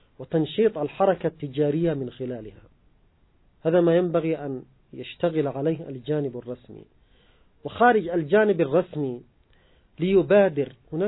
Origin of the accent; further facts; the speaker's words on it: Yemen; لاحظ الوضع عندنا في اليمن